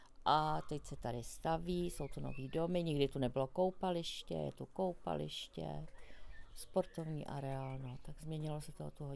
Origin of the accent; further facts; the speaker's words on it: Strupčice, Ústí nad Labem Region, Czechia; Pocházím ze Strupčic. Jsem se tady i narodila.